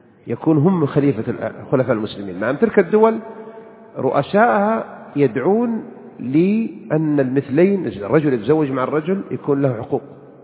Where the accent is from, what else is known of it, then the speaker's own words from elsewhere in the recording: Saudi Arabia; عندنا بالسعودية هنا